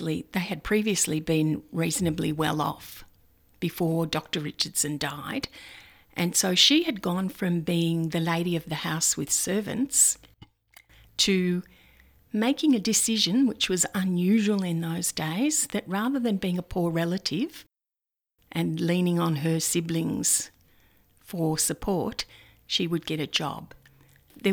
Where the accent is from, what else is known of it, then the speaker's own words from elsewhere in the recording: Melbourne, Victoria, Australia; now in Maldon, Australia; I'm an Australian-born citizen. I grew up in Melbourne.